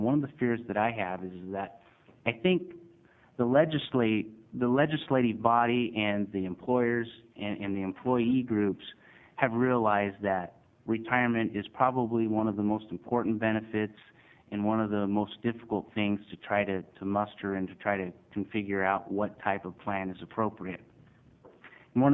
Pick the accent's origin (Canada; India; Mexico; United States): United States; Oregon; I grew up in the Southern Oregon area. I've worked in the timber industry.